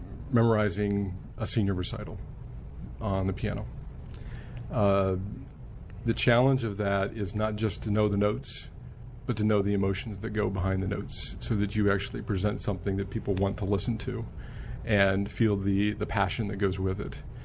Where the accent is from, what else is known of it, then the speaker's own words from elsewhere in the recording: Union Bridge, Maryland, United States; also born or lived in Illinois; I was born in Illinois, in the northwest corner up there, next to the Mississippi River. And then my family moved to Maryland, a little town called Union Bridge, Maryland, which is on the Carroll County-Frederick County line.